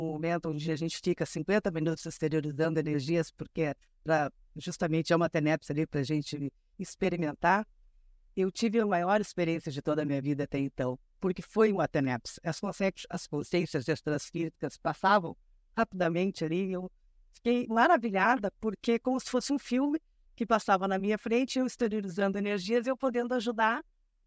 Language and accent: Portuguese; Rio Grande do Sul, Brazil; porque eu sou gaúcha, né? Eu nasci no Rio Grande do Sul.